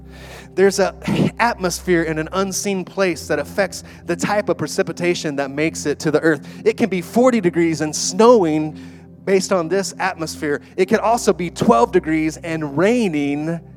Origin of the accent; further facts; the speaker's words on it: Texas, United States; Like, I grew up in the Texas Panhandle chasing storms, you know, and in the Texas Panhandle, it's as flat, and you can see as far as the eye can see.